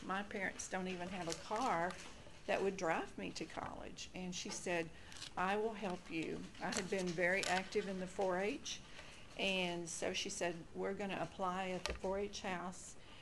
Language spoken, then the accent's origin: English; Arkansas, United States; I grew up in Arkansas in a very the guy was talking about Arkansas tonight, and we're from Northeast Arkansas.